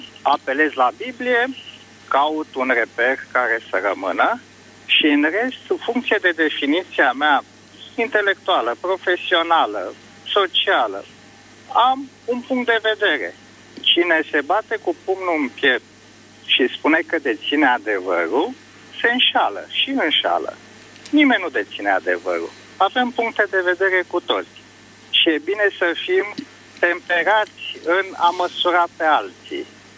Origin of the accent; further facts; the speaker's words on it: Bucharest, Romania; Sunt din București